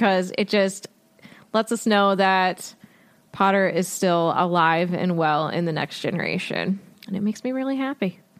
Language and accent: English; Germany; I was born and lived in Germany because my dad was stationed there